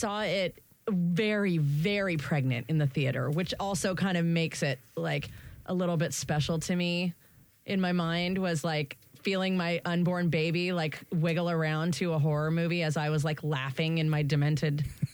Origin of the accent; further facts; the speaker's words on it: Montana, United States; No, but I grew up in Montana where there weren't very many there wasn't like a lot of telephone booths.